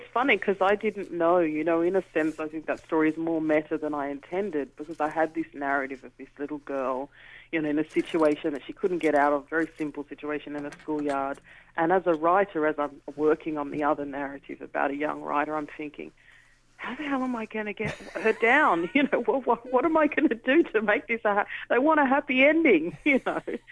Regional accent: Australia; born there; I'm an Australian-born person of you know, parents who've migrated from London but were born in the West Indies.

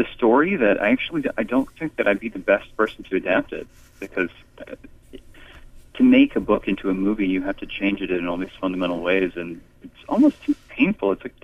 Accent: Florida, United States; I grew up in Florida, so more like the tropics.

